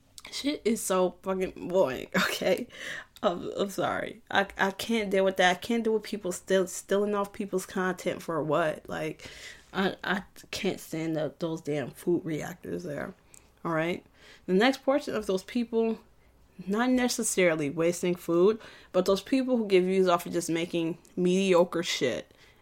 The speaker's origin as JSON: {"language": "English", "region": "Midwest", "country": "United States", "also_born_or_lived": "Illinois", "said": "I'm a Midwesterner at heart. Indiana, Illinois is my heart."}